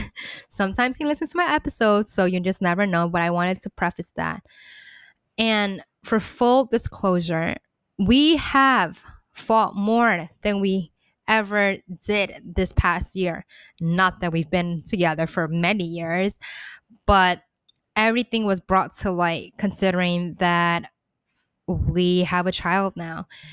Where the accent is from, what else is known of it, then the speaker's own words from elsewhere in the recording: New York, United States; I don't know if it's because I'm this New Yorker, because he's a New Yorker too